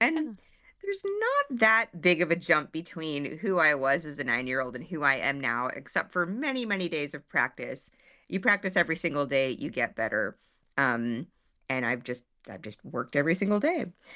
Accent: San Francisco, California, United States; It was just one page in my hometown paper in the San Francisco Chronicle.

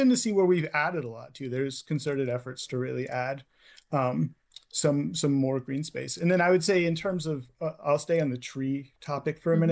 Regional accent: Hamilton, Ohio, United States; I grew up in Hamilton, which is right up the road, right up 75, and my mom worked in downtown Cincinnati.

